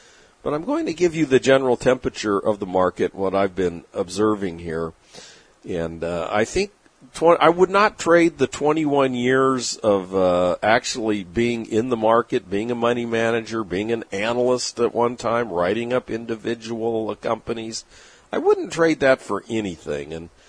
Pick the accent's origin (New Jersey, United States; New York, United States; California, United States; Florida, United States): California, United States; San Diego; although in my early days when I only had my radio show in my hometown of San Diego, I used to meet with people